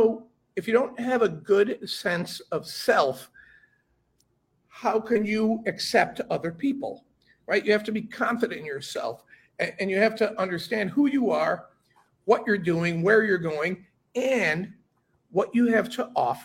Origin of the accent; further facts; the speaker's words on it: United States; And so, I'm an American. I'm a city boy.